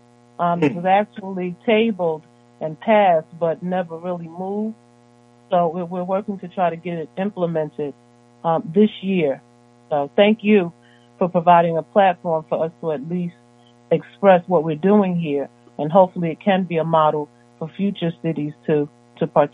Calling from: East Orange, New Jersey, United States; I'm calling from East Orange, New Jersey.

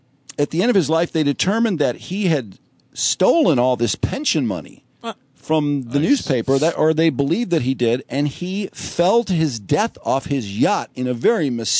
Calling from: Detroit, Michigan, United States; I'm calling from Detroit.

